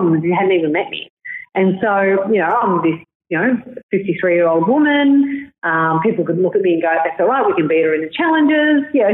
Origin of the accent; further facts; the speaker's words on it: Boronia, Victoria, Australia; I was brought up in Boronia, which is east, and so there's the Melbourne, which is was fairly rough.